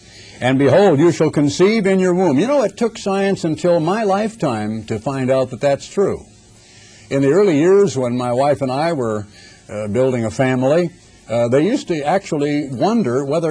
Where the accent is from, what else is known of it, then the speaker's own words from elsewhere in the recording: United States; Well, I am an American, and I speak English